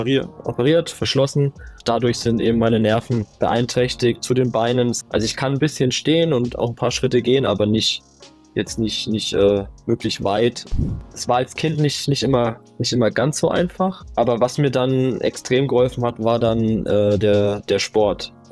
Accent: Bayreuth, Bavaria, Germany; Ich komme ursprünglich aus Bayreuth. Und ja, da war das Angebot jetzt nicht so riesig.

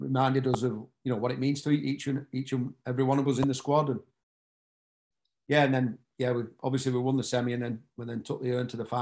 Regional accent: Wigan, North West England, United Kingdom; So, you know, a proud moment, more for my family, really, that, you know, being a Wiganer.

